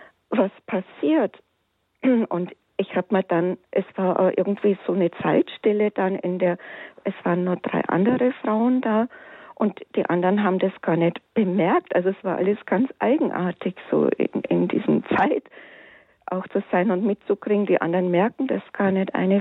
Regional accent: Bavaria, Germany; Und dann habe ich gesagt, ich komme aus Bayern, da sagt man doch nicht lecker.

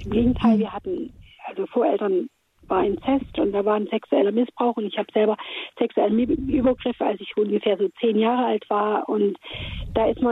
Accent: East Germany, Germany; wir hatten zu DDR-Zeiten, ich bin ja im Osten groß geworden

